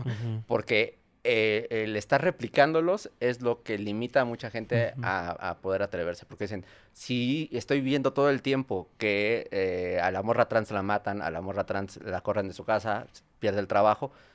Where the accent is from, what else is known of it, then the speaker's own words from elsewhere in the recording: Ciudad Satélite, State of Mexico, Mexico; yo soy de Satélite